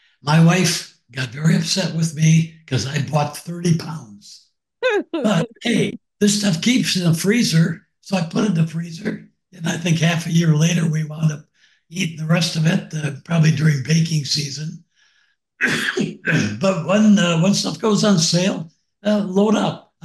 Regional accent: Wisconsin, United States; I'm a cheesehead from Wisconsin.

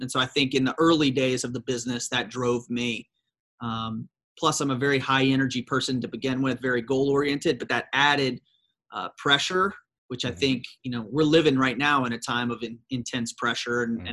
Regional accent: Shreveport, Louisiana, United States; moved away as an adult; In all seriousness, I grew up in Shreveport, Louisiana, and I couldn't wait to get out of Louisiana. So I went to Washington, D.C.

